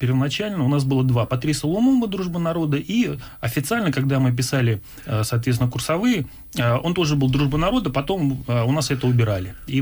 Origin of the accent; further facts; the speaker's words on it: Crimea, Ukraine; born there; Родился я в Крыму.